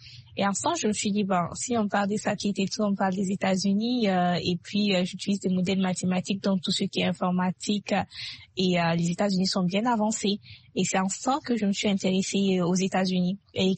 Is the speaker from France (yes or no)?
no; Zinder, Niger; moved away as an adult; je suis née et j'ai grandi au Niger. J'ai fait mes études au Niger jusqu'au baccalauréat. Et après, j'ai dû quitter le Niger parce que tout simplement dans ma ville, il n'y avait pas d'université. Alors, je viens de Zinder